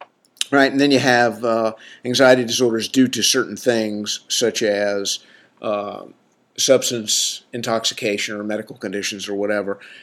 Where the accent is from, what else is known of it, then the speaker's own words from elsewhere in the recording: the South, United States; And I'm from the South, so I can make fun of it, guys.